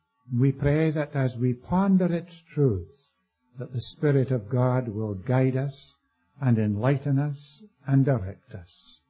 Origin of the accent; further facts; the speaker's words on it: India; born there; I was born in India. Actually, I spent 5 years in India, and my parents were missionaries there, and they brought me back on their first furlough.